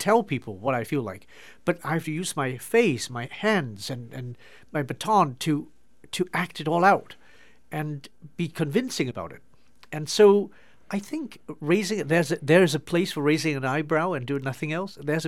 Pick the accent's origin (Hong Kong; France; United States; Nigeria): Hong Kong; also born or lived in England; growing up in Hong Kong, which is not really in the Western classical tradition.